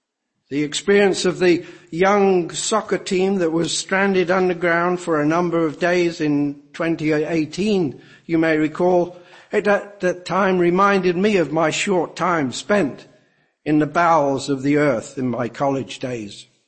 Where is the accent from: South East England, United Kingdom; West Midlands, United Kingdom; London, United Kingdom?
West Midlands, United Kingdom; Coventry; close to my hometown of Coventry.